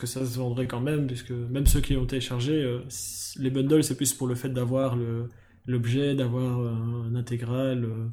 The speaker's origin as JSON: {"language": "French", "country": "Belgium", "said": "Oui, moi, je suis belge. Les deux autres, pas. Mais moi, je suis belge. Ça s'entend, tant que ça?"}